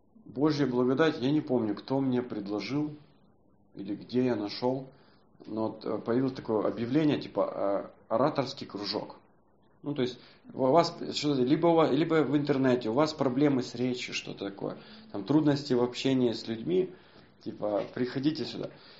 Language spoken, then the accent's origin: Russian; Zaporizhzhia, Zaporizhzhia Oblast, Ukraine; now in Kyiv, Ukraine; я из Запорожья переехал.